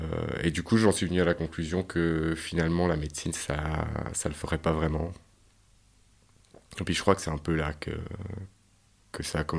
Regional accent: Yverdon, Vaud, Switzerland; born there; Je suis né à Yverdon, dans une famille d'ouvriers

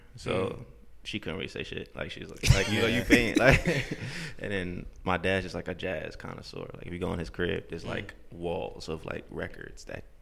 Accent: Harlem, New York, United States; Yeah, I mean, I'm from Harlem.

